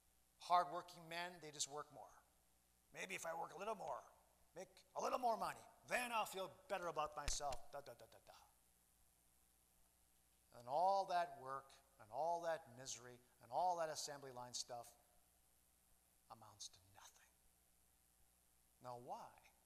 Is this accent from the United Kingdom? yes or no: no; Japan; And I'm a missionary kid, so I grew up in Japan, so there you go.